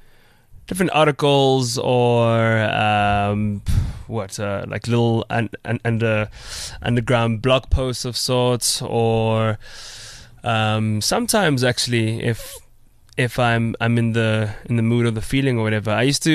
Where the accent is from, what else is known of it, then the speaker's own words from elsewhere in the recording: Soweto, Gauteng, South Africa; I grew up in Soweto and Protea North